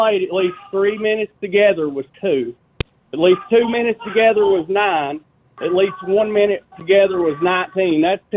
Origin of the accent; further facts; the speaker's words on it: Kentucky, United States; We was all born and raised in Kentucky